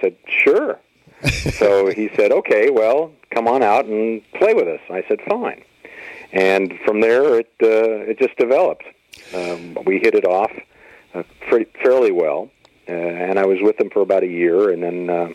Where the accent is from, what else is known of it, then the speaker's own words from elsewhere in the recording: Hollywood, California, United States; Born and raised here in Hollywood, California. Went to school here, began playing bass instruments ever since elementary scho